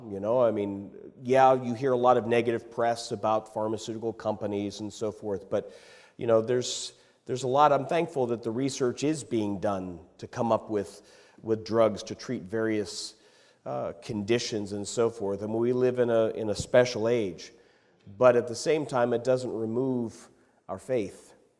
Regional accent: United Kingdom; like I'm British

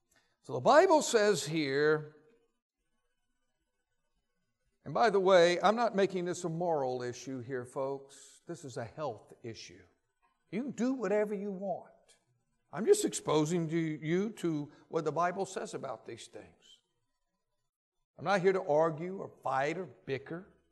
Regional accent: Louisiana, United States; I know growing up in Louisiana, when we would go rabbit hunting, we always had to wait till after the first frost.

